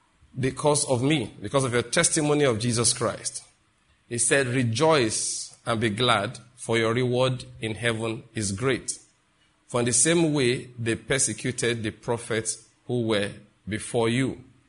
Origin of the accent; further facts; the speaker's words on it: Western Nigeria, Nigeria; I grew up in Western Nigeria, so I know more of the traditional worship there than I know of the one in Eastern Nigeria.